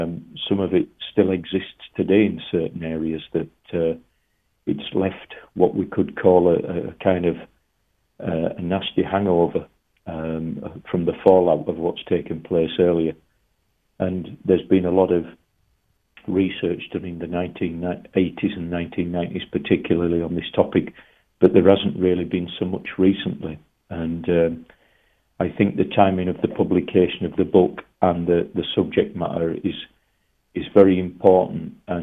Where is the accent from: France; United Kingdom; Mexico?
United Kingdom; Yeah, well, I'm from Great Britain, and before coming to England